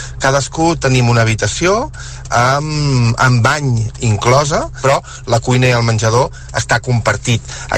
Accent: Terrassa, Catalonia, Spain; sóc de Terrassa, tinc 48 anys i des de fa exactament 8 mesos em vaig separar. I al separar-me vaig decidir anar a viure a Terrassa.

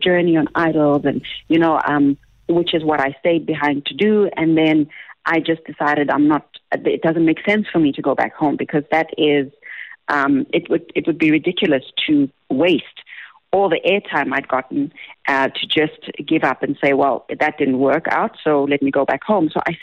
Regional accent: Kimberley, Northern Cape, South Africa; I'm from Kimberley. I don't live in Joburg.

